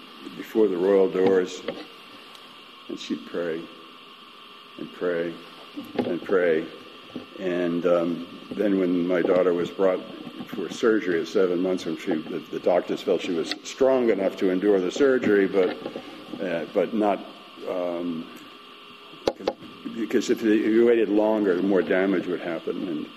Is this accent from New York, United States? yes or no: no; New Hampshire, United States; Matushka and I grew up in New Hampshire, and we hadn't even literally had not heard about the Orthodox Church, and we were Episcopalians, Protestants